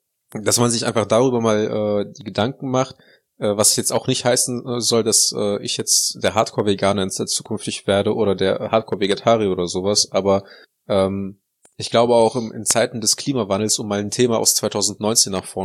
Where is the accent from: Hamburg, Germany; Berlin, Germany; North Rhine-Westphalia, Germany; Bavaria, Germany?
North Rhine-Westphalia, Germany; Heinsberg; Ja, zum Beispiel da, wo ich herkomme, schon.